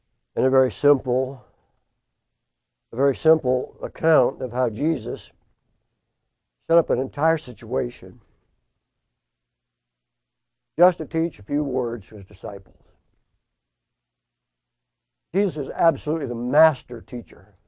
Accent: Ohio, United States; At that same time, I was growing up in Holmes County, Ohio, on a trout farm.

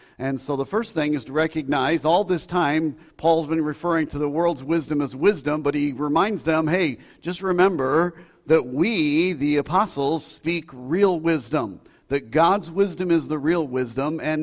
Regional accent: Illinois, United States; now in Alabama, United States; I'm from originally Illinois. I don't tell people that, really.

